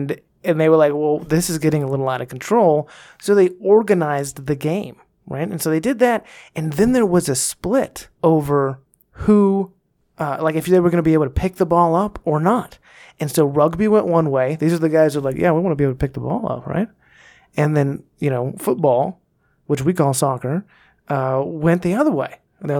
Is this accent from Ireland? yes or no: no; Dallas, Texas, United States; so I grew up in Dallas. There's this very famous Dallas cowboy named Bob Lilly.